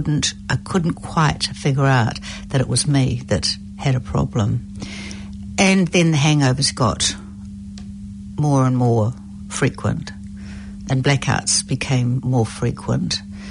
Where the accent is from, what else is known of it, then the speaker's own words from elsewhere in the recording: New Zealand; growing up in New Zealand